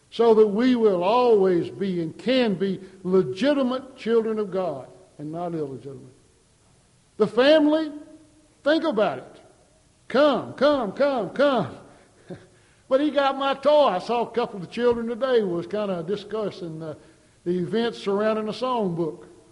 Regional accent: Shreveport, Louisiana, United States; born there; I'd say I was born in Shreveport, Louisiana.

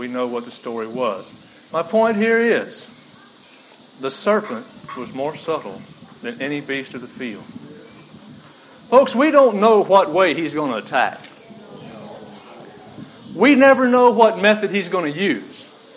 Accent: La Ronge, Saskatchewan, Canada; I'm here with my wife, Tammy. And we're from LaRonger.

